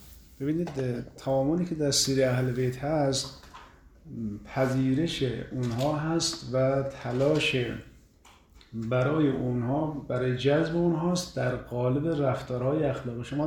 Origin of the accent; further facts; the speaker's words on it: Karaj, Alborz, Iran; born there; با این که بنده در کرج متولد شدم و شاهد بودم که خیلی فارسی بلد نبودن